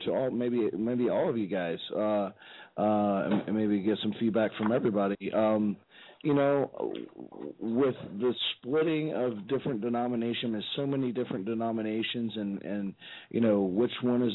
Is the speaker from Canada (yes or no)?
no; Tennessee, United States; I'm from Tennessee.